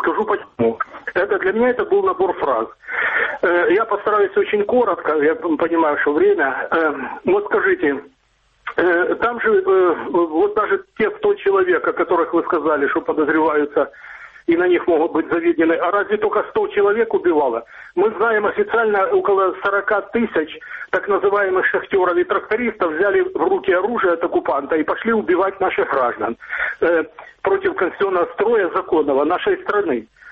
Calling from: Dnipro, Dnipropetrovsk Oblast, Ukraine; я звоню из города Днепр.

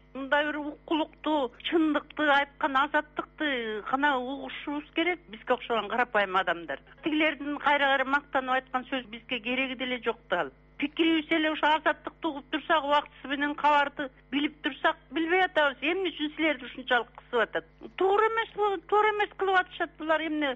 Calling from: Batken Region, Kyrgyzstan; Баткенден болом, 3-4 күн болду такырууга албай атам.

